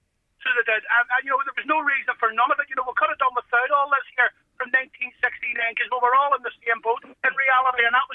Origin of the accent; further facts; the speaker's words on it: Belfast, Northern Ireland, United Kingdom; I was brought up in Brown Square at the bottom of the Shankill, run alongside Divis Street in the Lower Falls.